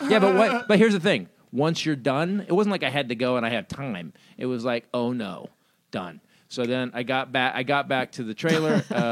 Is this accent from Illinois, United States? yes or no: no; California, United States; Bay Area. So it was like a 4-hour drive to Lake Orville.